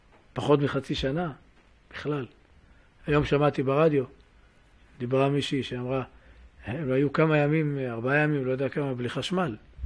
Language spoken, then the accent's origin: Hebrew; Jerusalem, Jerusalem District, Israel; אני זוכר, כשהיינו ילדים בשוק, שוק מחנה יהודה, שוק בוחרים בירושלים